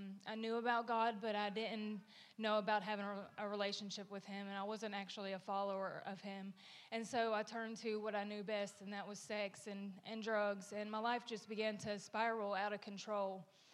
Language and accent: English; United States; I grew up here in Rutherford County, and I had a great childhood.